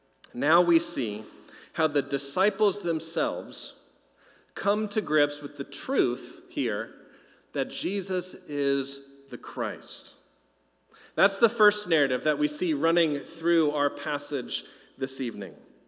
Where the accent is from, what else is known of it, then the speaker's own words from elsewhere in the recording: California, United States; I grew up here in Southern California, very much so steeped in surfing culture.